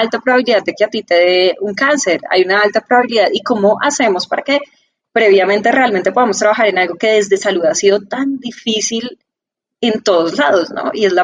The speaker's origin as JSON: {"language": "Spanish", "country": "Colombia", "said": "influenciados porque somos colombianos, porque soy una mujer colombiana de tantos años"}